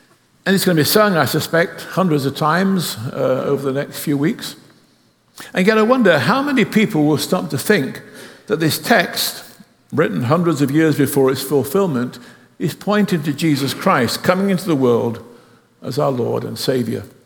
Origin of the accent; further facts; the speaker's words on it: England, United Kingdom; I grew up in England, which still has a constitutional monarchy. I was only 9 years old when King George VI died